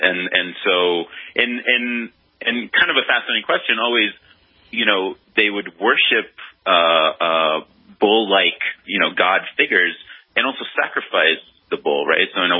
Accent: Israel; also born or lived in United States; The name is Israeli, actually. I grew up in Israel. I was born in the States, but I grew up in Israel.

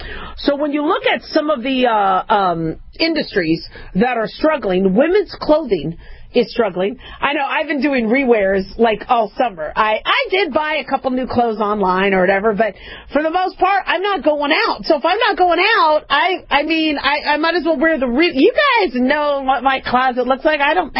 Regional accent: California, United States

